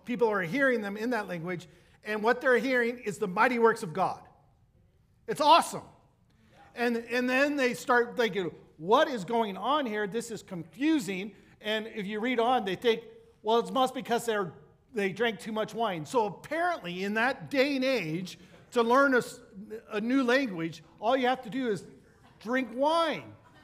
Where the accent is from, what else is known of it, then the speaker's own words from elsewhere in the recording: United States; All of a sudden, I'm American, so I speak one language. That's what Americans do. We speak one language.